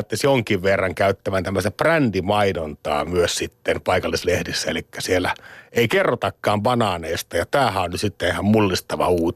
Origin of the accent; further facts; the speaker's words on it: Eastern Finland, Finland; koska itse olen Itä-Suomesta